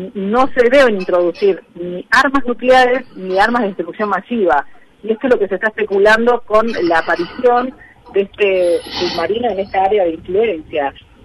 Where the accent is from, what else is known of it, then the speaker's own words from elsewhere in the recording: Tierra del Fuego, Argentina; para nosotros, para los fueguinos, es realmente relevante esta información